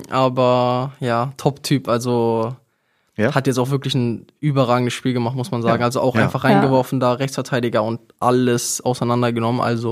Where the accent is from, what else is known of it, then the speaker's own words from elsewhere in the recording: Hamburg, Germany; ich bin ein Hamburger Jung.